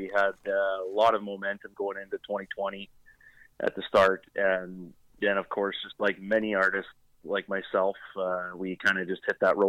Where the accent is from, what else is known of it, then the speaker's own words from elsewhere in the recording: Canada; as a Canadian, you kind of have to like hockey, but I enjoyed playing growing up and stuff